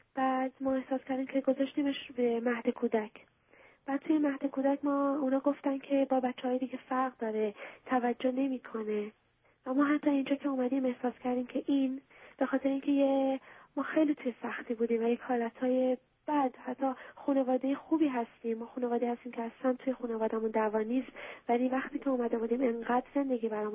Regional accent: Iran; now in Israel; من از اسرائیل تماس می‌گیرم. ما 5 سال پیش از ایران اومدیم به اسرائیل.

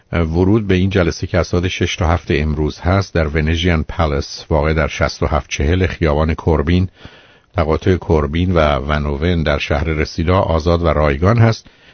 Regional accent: Iran; born there; moved away; ما اون موقع احتمالاً حدود مثلا 400 هزار نفر بودیم که در ایران متولد شدیم

